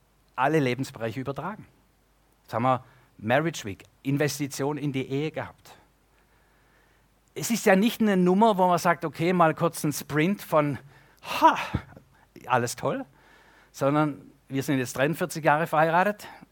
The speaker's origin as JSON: {"language": "German", "region": "Baden-Württemberg", "country": "Germany", "said": "ich bin Schwabe, ja, das ist wichtig"}